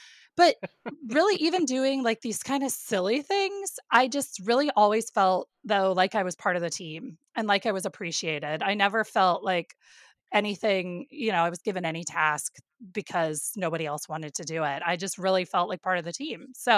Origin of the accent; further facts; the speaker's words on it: Indiana, United States; So, you know, growing up in Indiana, like I had no idea that you could ever be in the games industry.